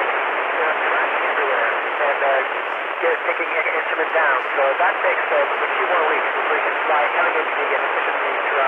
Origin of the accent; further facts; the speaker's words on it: Montreal, Quebec, Canada; Actually, the first photos I took were from my hometown, Montreal, in Canada.